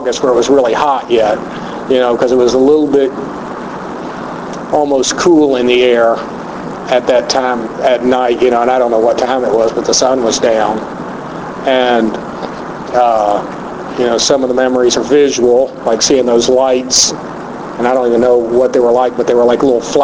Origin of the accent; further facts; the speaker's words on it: Signal Mountain, Tennessee, United States; I grew up on Signal Mountain outside Chattanooga in a section that was called Summertown.